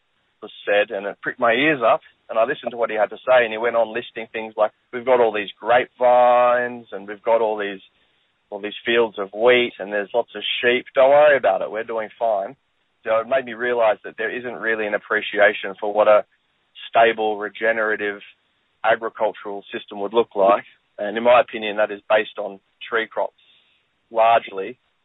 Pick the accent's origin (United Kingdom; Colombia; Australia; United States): Australia; Western Australia; I'm from Western Australia.